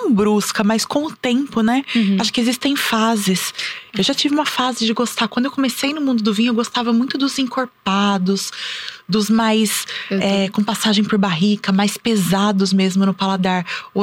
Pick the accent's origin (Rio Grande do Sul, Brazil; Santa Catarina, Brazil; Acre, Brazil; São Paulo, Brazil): São Paulo, Brazil; Campinas; eu sou de Campinas, então a gente tem ali o pessoal do vinho de Campinas